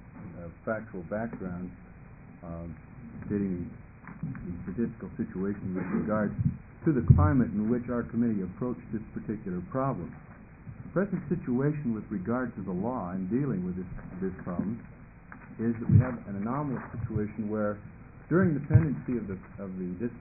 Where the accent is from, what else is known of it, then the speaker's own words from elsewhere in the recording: Portland, Oregon, United States; I'm from Portland, Oregon.